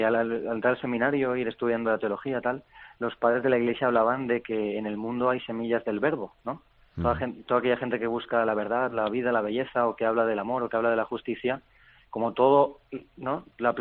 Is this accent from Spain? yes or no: yes; Gandia, Valencian Community, Spain; Yo soy, bueno, soy el mayor de tres hermanos, somos de Gandía. Y nada, he crecido siempre en una familia cristiana. Mis padres me han transmitido la fe desde pequeño